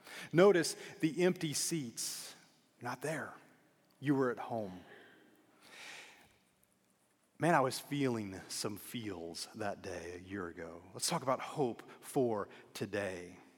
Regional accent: Illinois, United States; I'm a four seasons guy. I grew up in the Midwest. I mentioned Illinois.

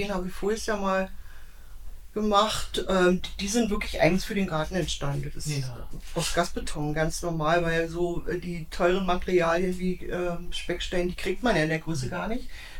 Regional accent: Zossen, Brandenburg, Germany; now in Rehagen, Germany; Ich bin ja keine gebürtige Rehanerin. Ich bin ja aus Zossen. Meine Oma war aus Rehagen und ich habe dieses Nest hier immer geliebt. Ich wollte hier immer her.

